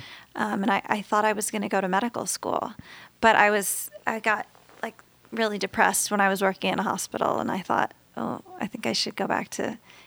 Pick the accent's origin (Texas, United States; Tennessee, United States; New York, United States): Texas, United States; I'm from Texas, you know, so like football and cheerleading is our religion.